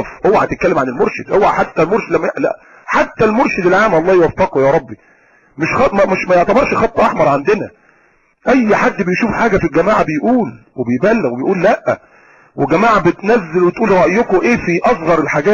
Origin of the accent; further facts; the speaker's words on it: Alexandria, Alexandria Governorate, Egypt; انا من اسكندرية وتربيت في اسكندرية